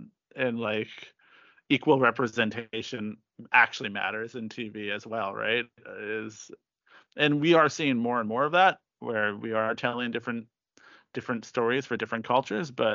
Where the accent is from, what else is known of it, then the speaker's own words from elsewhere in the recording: Regina, Saskatchewan, Canada; even though I grew up in Regina, I can kind of agree